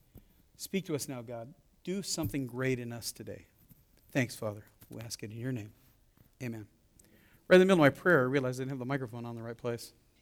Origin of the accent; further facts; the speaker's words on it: California, United States; I didn't grow up in Ohio in snow. I grew up in Southern California. We saw snow on television.